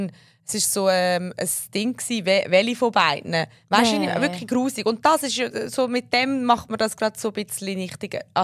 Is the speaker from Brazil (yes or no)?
no; Japan; Ich bin auch Japanerin.